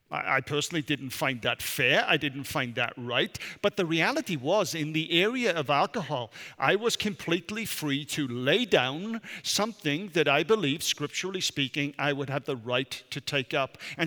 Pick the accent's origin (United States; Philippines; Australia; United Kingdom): United Kingdom; I am British, Vipka is German.